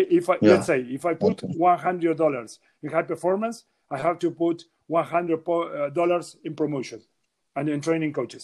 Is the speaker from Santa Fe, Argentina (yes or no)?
no; Mar del Plata, Buenos Aires Province, Argentina; born there; English is a second language; I was born in Argentina, in Mar del Plata. Mar del Plata is a coast Atlantic town, city.